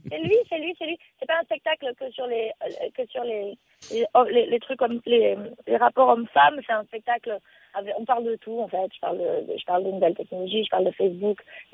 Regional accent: Thoriac, Occitanie, France; also born or lived in L'Union; Je suis toulousaine parce que je suis née à L'Union, mais j'ai passé mon enfance dans le Tarn, dans un petit village qui s'appelle Thoriac, avec toute ma famille, les chevaux, les vaches.

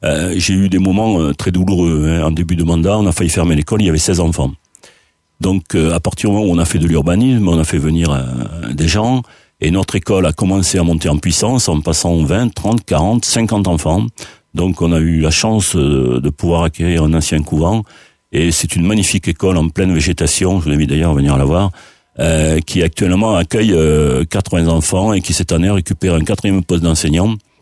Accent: Figeac, Occitanie, France; Je suis Figeacois, je suis né à Figeac, mes grands-parents sont de Cap-de-Nac et de Villefranche.

